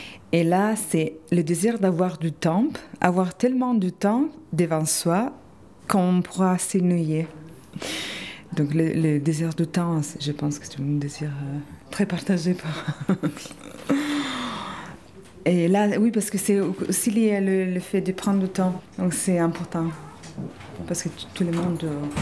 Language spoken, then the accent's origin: French; Italy; French is a second language; now in Marseille, France; Moi, je viens d'Italie. Et quand je suis venue la première fois